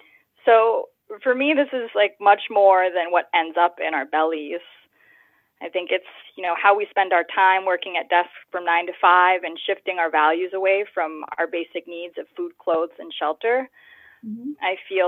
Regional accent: Hawaii, United States; I'm from Hawaii, and the last time I read, it was something like 90% of the food is imported to the island

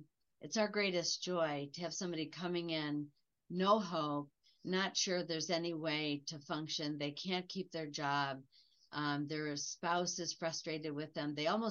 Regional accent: Detroit, Michigan, United States; here we're from the Motor City in Detroit, right? We're all about automobiles.

